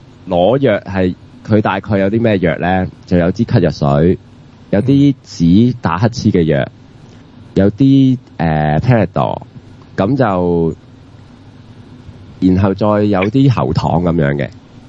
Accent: China; 我哋係中國人都冇用㗎嘛

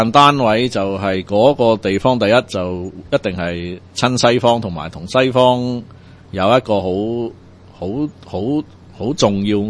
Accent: Hong Kong; 到而家我覺得我哋香港人都係好少少，就係個 bubble 嘅效應

